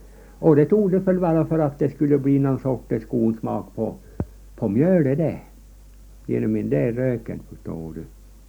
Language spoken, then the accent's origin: Swedish; Stensjö, Sweden; born there; Men då bodde ju jag på Sten, jag är ju född på Stensjö